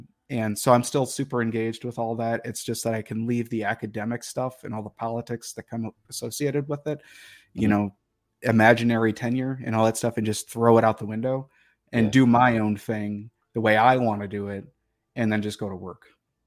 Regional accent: Detroit, Michigan, United States; I grew up more or less actually really in like lower class. I grew up in Detroit. And in the city of Detroit

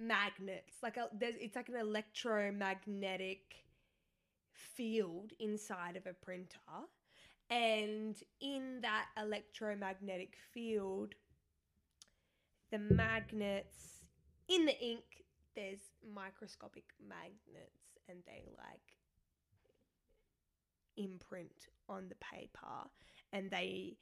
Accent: Australia; Because I'm Australian.

